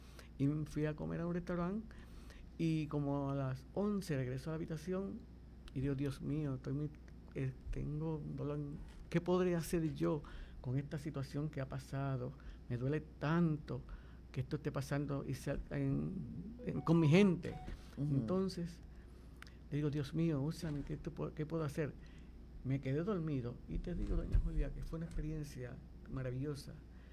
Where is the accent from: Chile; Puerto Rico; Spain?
Puerto Rico; Lares; Imagínate este momento tan lindo, y aquí en mi pueblo, uh-huh. Me siento muy feliz.